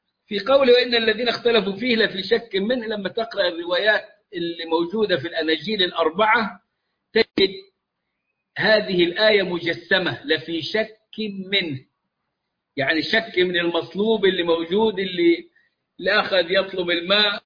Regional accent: Egypt; وصارت عندنا في مصر لها يعني جانب كبير وحظ أوفر

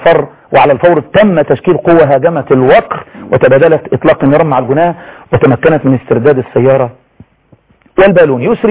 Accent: Egypt

